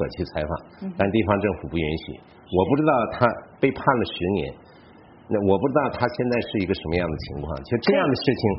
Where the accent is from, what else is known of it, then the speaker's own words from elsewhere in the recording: Harbin, Heilongjiang, China; 就是我的家乡哈尔滨有2个村已经搞过这个实验